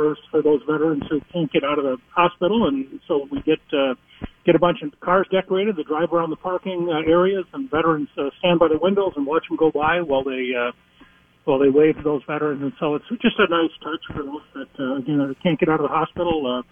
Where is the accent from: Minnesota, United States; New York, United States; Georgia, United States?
Minnesota, United States; Mankato; You know, I was raised in Mankato, and my dad is a veteran